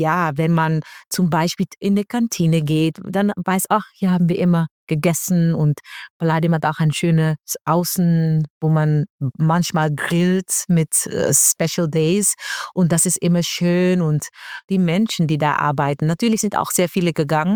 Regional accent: Netherlands; German is a second language; now in Germany; weil ich bin aufgewachsen in Holland und bei uns ist halt alles flach.

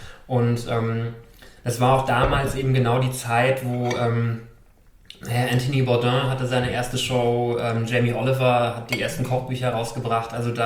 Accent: Hesse, Germany; Also ich bin in Mittelhessen aufgewachsen, ja. In der Nähe von Gießen. Da bin ich auch geboren. Und da habe ich eigentlich meine gesamte Jugend da auf dem platten Land in Mittelhessen verbracht, in so einem sehr kleinen Dorf.

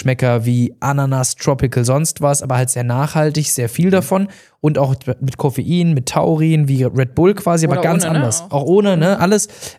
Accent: Heidelberg, Baden-Württemberg, Germany; weil wir sind in Heidelberg ja beide aufgewachsen

